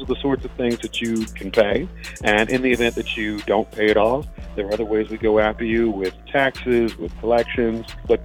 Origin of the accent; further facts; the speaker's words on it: Kansas City, Missouri, United States; I grew up here in Kansas City, and I know Brian knows the same thing.